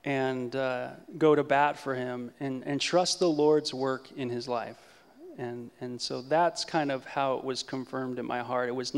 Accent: North Hollywood, California, United States; also born or lived in Encino; I'm from the other side of the tracks. I was born in Encino, from North Hollywood, music guy, parents lived on Sunset Boulevard, that kind of life.

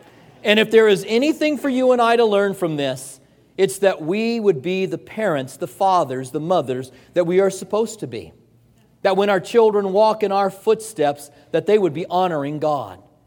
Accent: Albuquerque, New Mexico, United States; I grew up in Albuquerque, and it gets snow there that will stay on the ground for a couple of months out of the year. The elevation of Albuquerque is about a mile high.

